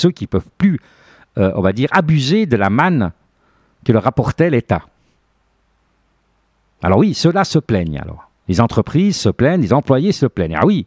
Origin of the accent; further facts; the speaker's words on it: Switzerland; au niveau de chez nous en Suisse